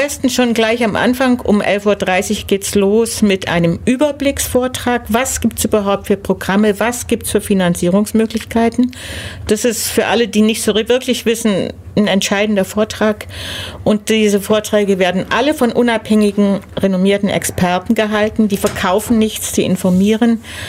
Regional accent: Germany; dass wir als Deutsche mit unserem deutschen Reisepass in fast alle Länder Zugang haben.

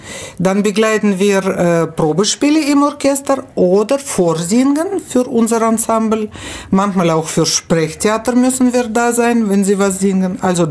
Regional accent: Kazakhstan; German is a second language; moved away as an adult; Und da habe ich 18 Jahre verbracht und dann bin ich nach ehemalige Hauptstadt gegangen, Almaty, jetzt ist das nicht mehr. Und an der Grenze mit Mongolei und China, da habe ich studiert und gearbeitet auch. Und von dort bin ich 93 nach Deutschland gekommen.

